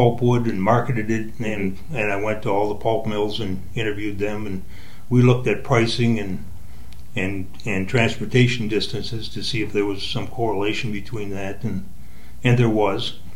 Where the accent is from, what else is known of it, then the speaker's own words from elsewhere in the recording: Edgerton, Wisconsin, United States; All right. I'm from Wisconsin. I was born in Edgerton, Wisconsin, so not too far from here.